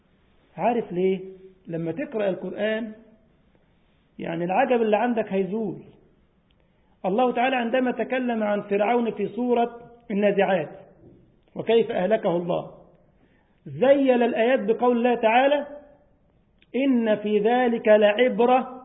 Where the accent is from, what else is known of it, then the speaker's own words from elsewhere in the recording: Egypt; تاهوا في أرض شبه جزيرة سيناء عندنا في مصر